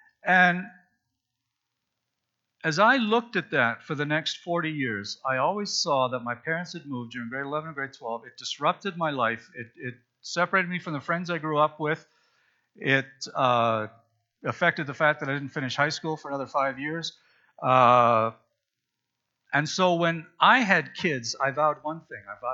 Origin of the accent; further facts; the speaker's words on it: Saskatchewan, Canada; Well, I was from Saskatchewan, I'd never seen a chainsaw because we don't have trees, we don't need chainsaws.